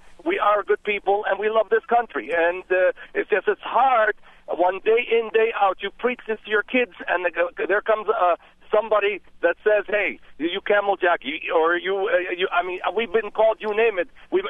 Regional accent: United States; born there; Hi, I'm an American-born Palestinian. I am Muslim by faith.

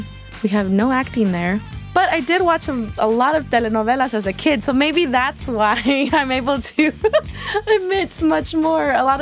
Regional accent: Idaho, United States; I grew up in Idaho working in the fields with my mom

